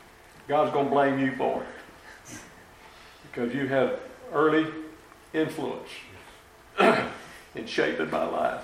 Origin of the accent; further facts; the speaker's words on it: Pearl, Mississippi, United States; I was the first person baptized in the new building that was built in Pearl, Mississippi, my hometown, in the winter of 1964.